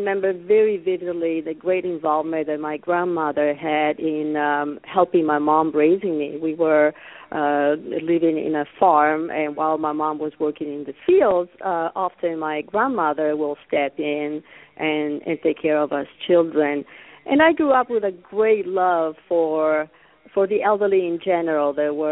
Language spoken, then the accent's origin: English; Italy; I was a nurse in Italy. That's where I'm from. You were wondering about my accent. I'm from Italy.